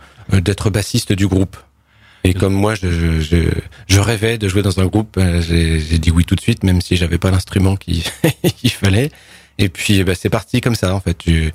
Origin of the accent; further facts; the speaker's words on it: Beaumont-le-Roger, Normandy, France; Mais j'ai grandi dans l'Eure. Ouais. Non loin d'Évreux, dans un petit village qui s'appelle Beaumont-le-Roger.